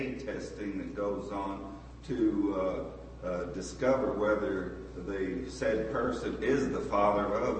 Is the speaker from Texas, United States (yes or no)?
yes; San Antonio, Texas, United States; from San Antonio, and a member of the church congregation.